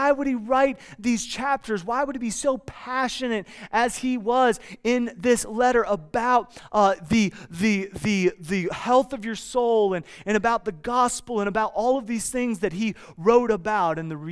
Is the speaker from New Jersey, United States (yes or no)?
no; Iowa, United States; Now, you may not like LA, but I grew up in Iowa, so please pardon me for loving Los Angeles.